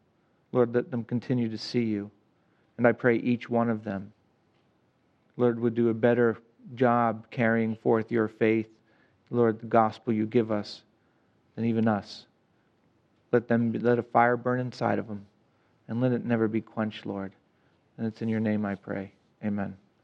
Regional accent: Ireland; I don't know if it's because I'm Irish

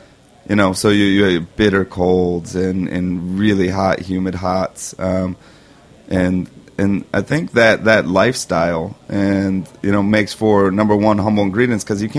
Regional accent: Washington, District of Columbia, United States; I'm from Washington, D.C., so I kind of moved there in a crazy way.

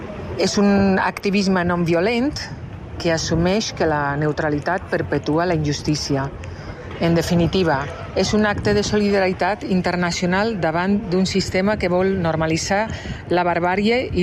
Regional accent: Palma, Balearic Islands, Spain; soc de Palma

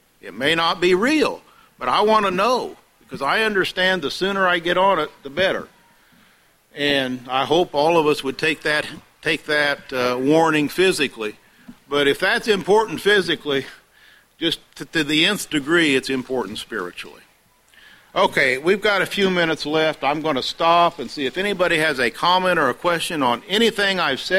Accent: Martinsville, United States; I remember when I was growing up in Martinsville

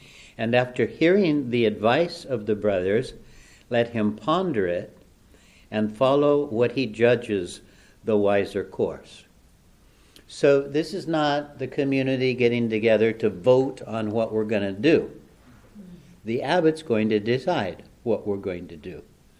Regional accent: United States; But we come from this culture of ours. We're American monks.

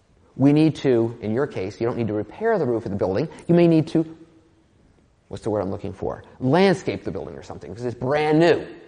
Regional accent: New Jersey, United States; I grew up in New Jersey, and I can remember as a kid growing up

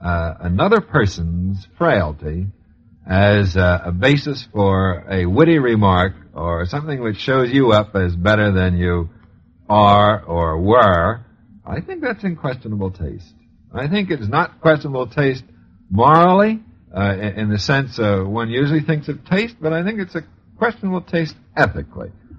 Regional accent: Midwest, United States; I am a Midwesterner.

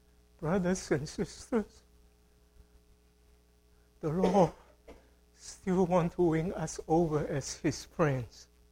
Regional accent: China; When I was growing up in China, few people have pets, have dogs as their pets.

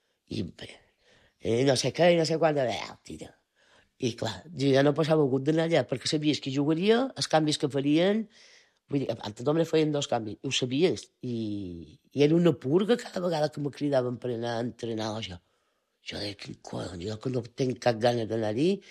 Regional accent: Bunyola, Balearic Islands, Spain; I del Baleares vam venir allà on jo volia anar, en el Bunyola. Jo soc molt de Bunyola.

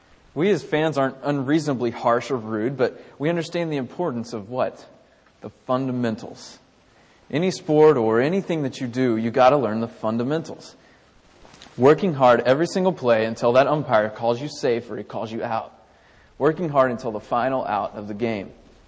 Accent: Houston, Texas, United States; Many of you may know that I grew up in Houston, or near Houston, I might say.

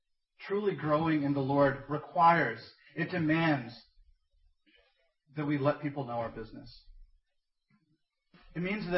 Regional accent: India; from my experience as an Indian, this is very much a cultural tendency.

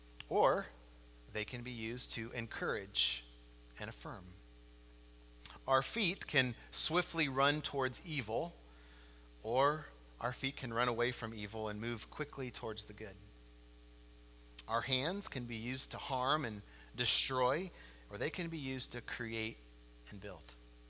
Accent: United States; if you're like me in America, we experience all the time how we can compartmentalize our lives. I think as an American people, we're really good at that.

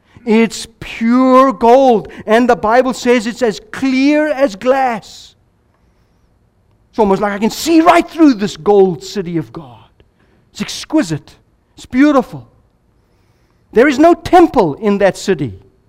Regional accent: Ireland; I have in my possession some crystal from Ireland, because I'm Irish, so it's right.

